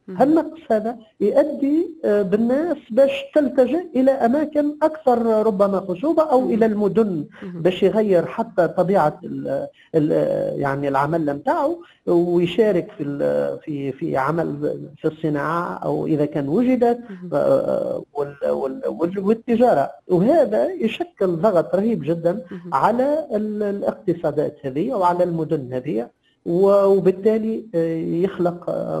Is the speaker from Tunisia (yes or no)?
yes; Tunisia; حتى عندنا في تونس مثلا بعض المعتمديات يتناقص العدد